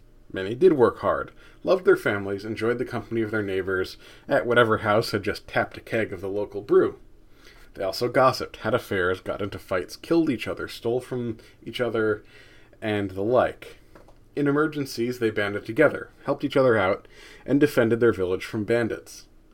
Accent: United States; as an American with a certain weakness for red meat

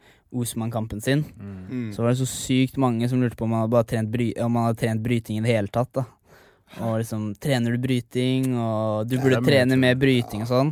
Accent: Sarpsborg, Østfold, Norway; jeg kommer fra Greåker, fra Sarpsborg liksom. Jeg kommer fra et skikkelig hardcore sted, fra Serp

